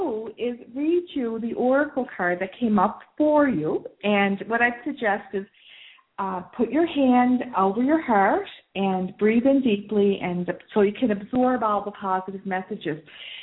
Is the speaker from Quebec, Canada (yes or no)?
no; Nova Scotia, Canada; Nova Scotia because that's where I'm from. And I always feel that one of my most treasured possessions is my accent.